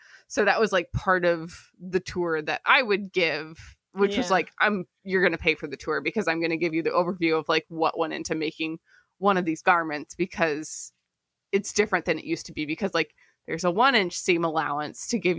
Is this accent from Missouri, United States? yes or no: yes; Independence, Missouri, United States; also born or lived in Illinois; So I grew up in Independence, Missouri, which is the home of Harry Truman